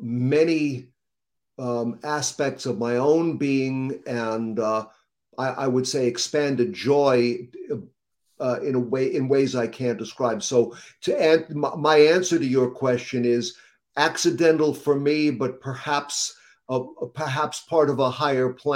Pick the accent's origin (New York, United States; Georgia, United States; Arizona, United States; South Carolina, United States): New York, United States; Wantagh; So I grew up in Wantagh.